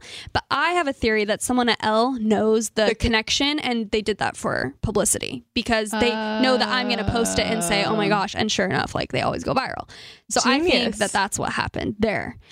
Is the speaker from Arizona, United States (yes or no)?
yes; Phoenix, Arizona, United States; So my family, I'm from Phoenix and my family, like we're super big Phoenix Suns fans.